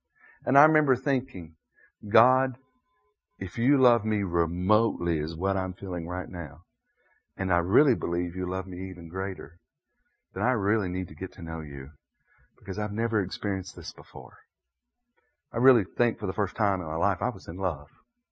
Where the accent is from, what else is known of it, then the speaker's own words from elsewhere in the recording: Nashville, Tennessee, United States; And I was raised in Nashville, Tennessee, where there really are more Baptists than there are people.